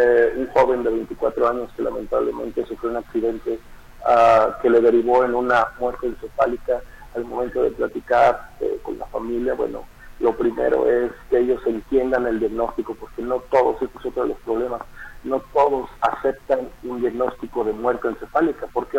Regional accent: Mexico; a nosotros como mexicanos, jamás nos gustan las imposiciones

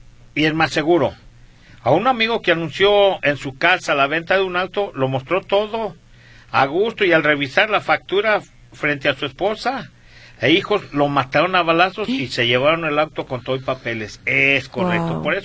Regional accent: Zacatecas, Mexico; yo soy de Zacatecas y allá es la mejor tuna, ¿eh?

